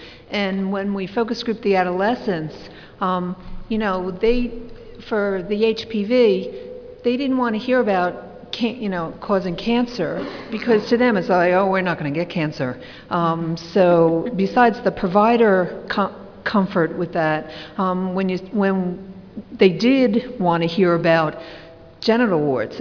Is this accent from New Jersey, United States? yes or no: yes; New Jersey, United States; from New Jersey.